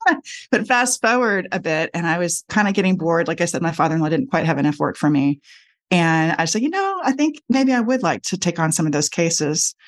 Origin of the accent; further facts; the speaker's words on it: Austin, Texas, United States; He brought her back to Texas. So I was actually born and raised in Austin. I'm a unicorn. I know a lot of people think it's rare to encounter one of us. I have lived elsewhere, but I seem to always come back to Austin.